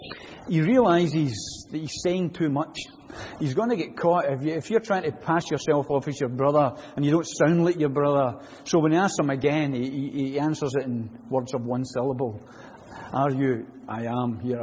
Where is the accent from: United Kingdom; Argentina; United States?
United Kingdom; Glasgow, Scotland; I never tell folk I come from Springburn in Glasgow.